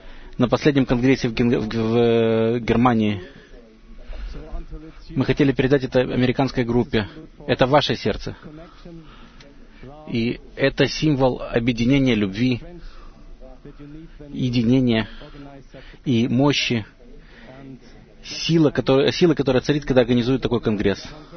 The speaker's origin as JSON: {"language": "Russian", "country": "Israel", "second_language": "Russian", "said": "я из Израиля."}